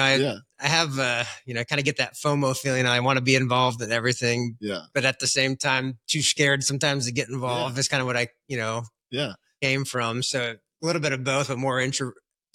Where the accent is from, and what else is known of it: O'Neill, Nebraska, United States; born or raised there